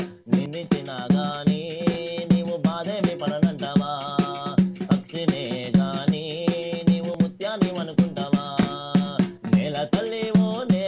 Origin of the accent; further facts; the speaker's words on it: Hyderabad, Telangana, India; also born or lived in Tummanpet; Proper వచ్చేసి ఇప్పుడు నాగర్కర్నూలు జిల్లా అచ్చంపేట తాలూకా బల్మూర్ మండలం తుమ్మన్పేట గ్రామం. ఉండేది హైదరాబాద్. పుట్టి పెరిగిందంతా హైదరాబాద్ కుకట్పల్లి.